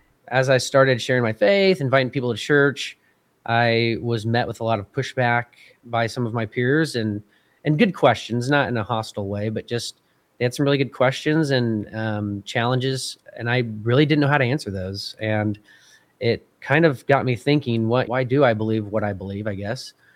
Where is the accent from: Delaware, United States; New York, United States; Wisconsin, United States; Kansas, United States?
Kansas, United States; I grew up in Kansas